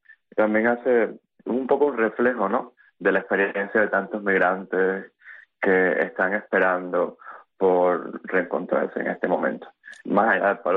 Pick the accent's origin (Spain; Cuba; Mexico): Cuba; moved away; marcar mi condición también como exiliado cubano